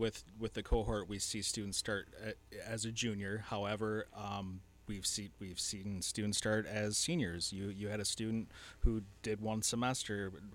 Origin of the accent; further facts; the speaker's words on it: Saginaw, Michigan, United States; I did not grow up in the Thumb. I'm actually from Saginaw originally, so it's a little bit different pace of life out here.